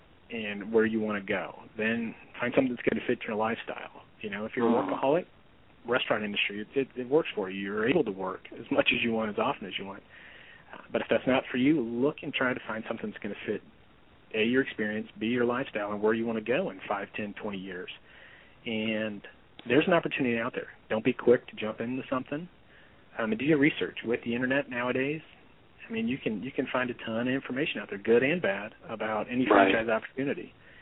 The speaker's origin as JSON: {"language": "English", "town": "St. Louis", "region": "Missouri", "country": "United States", "lives_now": "Auburn, United States"}